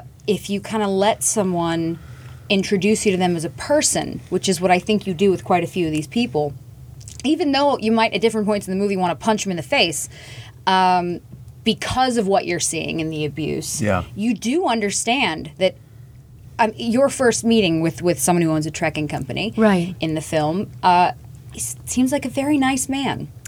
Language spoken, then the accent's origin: English; Los Angeles, California, United States; I grew up in Los Angeles.